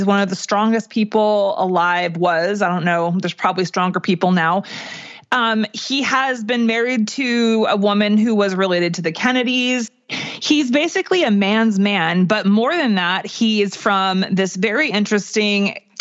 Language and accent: English; California, United States; which even as a Californian, I had been memory wiped of for a minute in reviewing this.